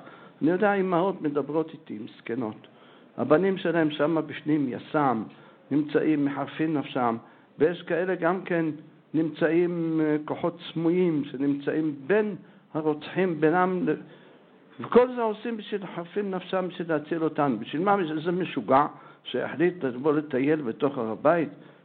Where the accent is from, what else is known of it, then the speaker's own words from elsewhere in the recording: Jerusalem, Jerusalem District, Israel; אנחנו גדלנו פה בירושלים, סיפרתי לכם.